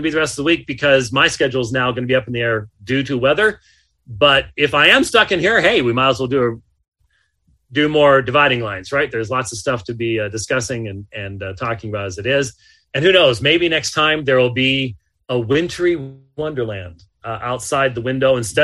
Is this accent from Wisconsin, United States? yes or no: no; Arizona, United States; So, hey, look, I'm from Arizona. I don't see snow all that much